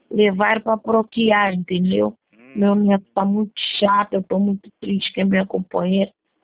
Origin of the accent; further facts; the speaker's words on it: Rio de Janeiro, Brazil; eu sou aqui de Cosmos.